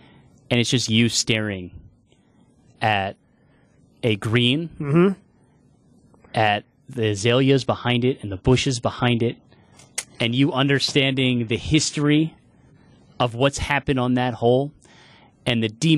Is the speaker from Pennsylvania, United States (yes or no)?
yes; Philadelphia, Pennsylvania, United States; I would also go to my roots. I'm from Philadelphia.